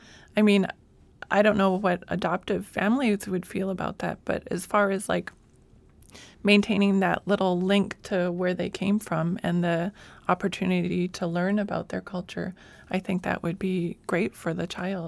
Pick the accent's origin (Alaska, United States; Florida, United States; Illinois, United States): Alaska, United States; Bethel; growing up in Bethel and you know, being in both cultures